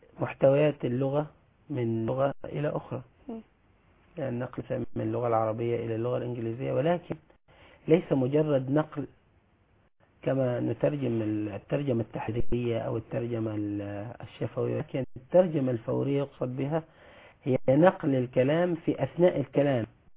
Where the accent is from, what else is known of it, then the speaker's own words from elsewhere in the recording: Asyut Governorate, Egypt; also born or lived in Jeddah, Saudi Arabia; من محافظة أسيوط. ولدت السعودية في مدينة جدة، والتحقت بمدارس تحفيظ القرآن الكريم.